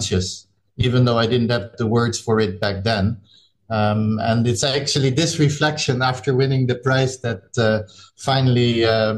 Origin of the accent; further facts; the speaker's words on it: Netherlands; English is a second language; I grew up in Holland in a polder, and so where my parents still live there. So that's our house is 10 meters below sea level.